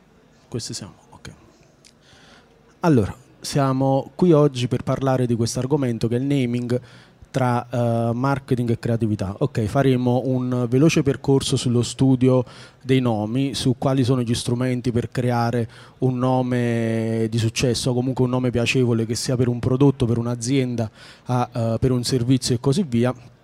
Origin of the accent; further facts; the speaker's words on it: Naples, Campania, Italy; Sono di Napoli, anche se dall'accento non si direbbe.